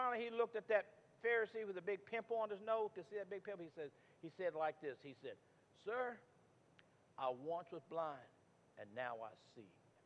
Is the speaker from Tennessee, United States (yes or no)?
no; Indiana, United States; I used to, when I first started at the plant in Gainesville, I'm from Indiana, and I got transferred there.